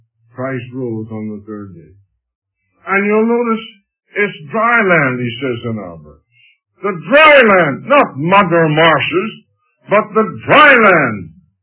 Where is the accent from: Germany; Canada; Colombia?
Canada; Stratford, Ontario; Up in my hometown, Stratford, Ontario, where the Shakespearean festivals go on all summer